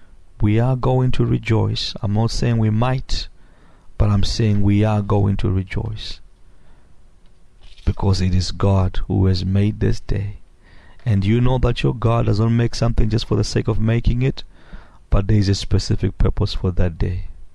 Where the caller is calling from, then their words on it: Houston, Texas, United States; I'm calling from the Houston area.